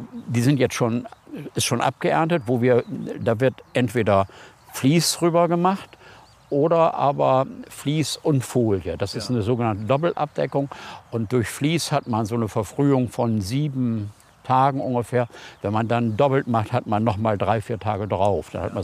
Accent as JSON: {"language": "German", "town": "Bassum", "region": "Lower Saxony", "country": "Germany", "tie": "born or raised there", "said": "Also ich bin hier in Bassum-Dürren geboren und bin hier mein Leben lang gewesen, bis auf die Zeit, wo ich eine Lehre gemacht habe, aber sonst eigentlich ununterbrochen."}